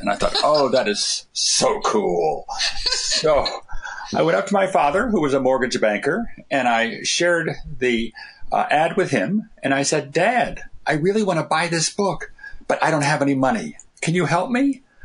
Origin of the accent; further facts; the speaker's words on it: Washington, D.C., District of Columbia, United States; came back to Washington, D.C., my hometown, and began taking classes in hypnosis